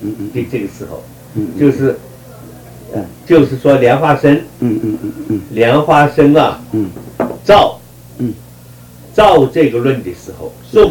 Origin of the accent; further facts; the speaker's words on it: China; 就是我们中国人讲如如，如，他不能有两个样子